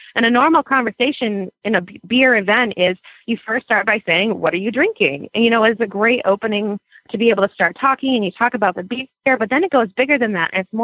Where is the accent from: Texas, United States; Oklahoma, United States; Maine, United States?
Maine, United States; yeah, I'm from Maine. That's where we are located.